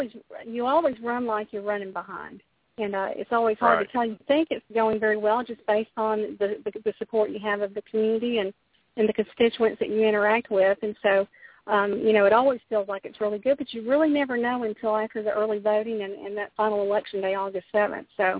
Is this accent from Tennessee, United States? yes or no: yes; Murfreesboro, Tennessee, United States; I grew up in Murfreesboro. My dad's family's all from there.